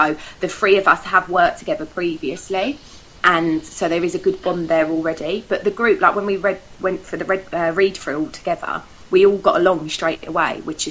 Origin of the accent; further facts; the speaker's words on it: Islington, London, United Kingdom; I'm from Islington. I've been born and bred. I still live here. So it's my neighbouring borough.